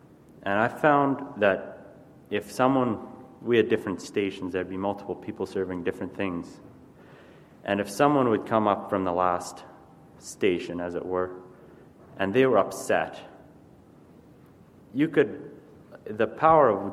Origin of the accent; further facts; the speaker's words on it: Alexandria, Ontario, Canada; from Alexandria, Ontario.